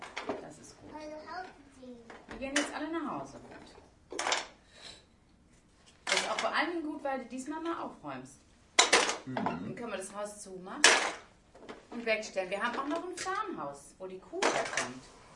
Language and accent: German; Rhineland, Germany; Ich komme aus dem Rheinland, die sind viel lebhafter.